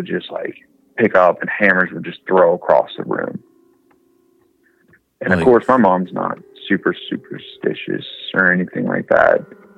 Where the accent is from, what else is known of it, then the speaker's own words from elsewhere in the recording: Cincinnati, Ohio, United States; I was from Cincinnati. I was saying that it was rigged and all